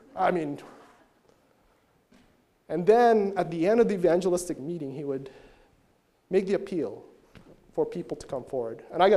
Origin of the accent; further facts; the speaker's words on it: Philippines; growing up in the Philippines was when I think I was 8 or 9, going to a church in a small town outside the main city. Bacolod City was the main city in an island that's the capital of our province.